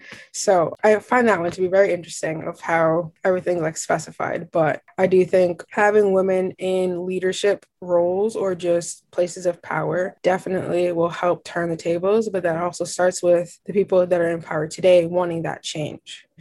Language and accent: English; New York City, New York, United States; I'm from New York City. I am a Black woman